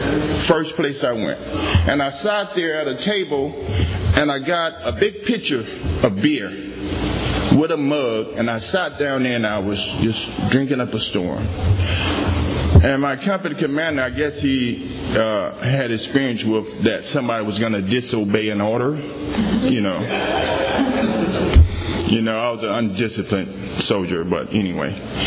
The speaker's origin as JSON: {"language": "English", "region": "Mississippi", "country": "United States", "tie": "born or raised there", "said": "Returned back to my home state, the beautiful Magnolia State of Mississippi."}